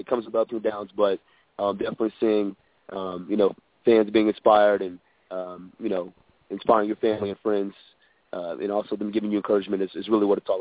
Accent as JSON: {"language": "English", "town": "Dallas", "region": "Texas", "country": "United States", "said": "I'm from the Dallas, Texas area, but I look at Oklahoma as a second home."}